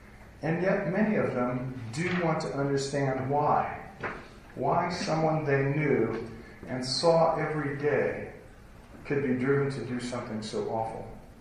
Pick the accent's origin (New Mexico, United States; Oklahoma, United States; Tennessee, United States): New Mexico, United States; Santa Fe; the news broke about a shooting at Santa Fe High School. And my first thought was for my hometown and my friends. With kids in high school, with teenagers. But it turned out there's a Santa Fe, Texas.